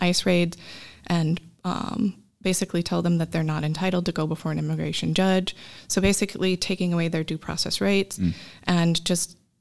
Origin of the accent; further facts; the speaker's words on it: Los Angeles, California, United States; I grew up in Los Angeles, so a lot of my friends groups that had mixed status families